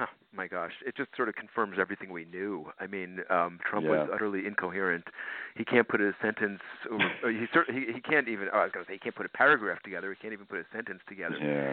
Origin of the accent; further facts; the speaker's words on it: New Jersey, United States; He's actually from my home state of New Jersey. He's from Hudson County. I'm from Essex County, so which are neighboring more or less.